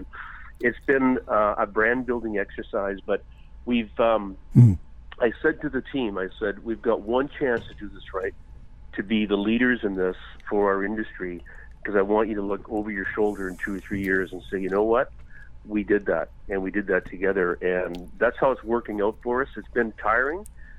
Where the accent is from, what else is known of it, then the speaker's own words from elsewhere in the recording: British Columbia, Canada; because we're Canadian, we're BC, and we're nice people.